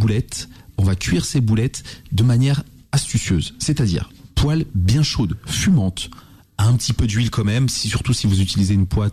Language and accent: French; Kabylie, Algeria; Ouais, on va chez moi, en Kabylie.